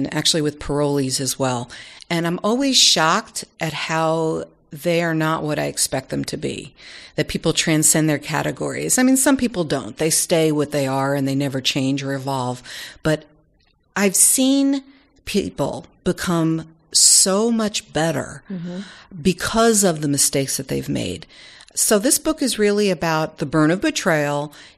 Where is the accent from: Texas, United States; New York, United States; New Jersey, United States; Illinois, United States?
New York, United States; I am from New York and had the funniest father in the world who used to make me laugh so hard I would cry